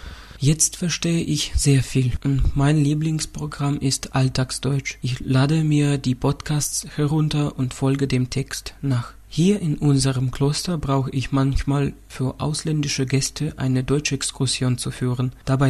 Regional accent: Russia; German is a second language; also born or lived in Germany; Ich komme aus Russland, bin 24 Jahre alt.

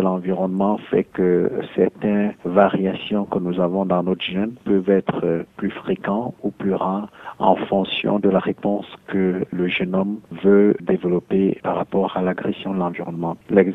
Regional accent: Cameroon; moved away as an adult; now in South Africa; je suis médecin de formation, spécialiste en génétique médicale. Je suis Camerounais d'origine et je travaille en Afrique du Sud depuis une dizaine d'années.

